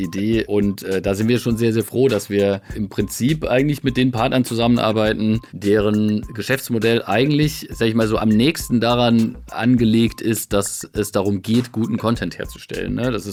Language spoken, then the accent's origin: German; Biberach an der Riss, Baden-Württemberg, Germany; dass du direkt erstmal mit meiner Heimat anfängst. Dazu muss man tatsächlich wissen, dass wir in Biberach an der Riss ja ein großes Pharmaunternehmen haben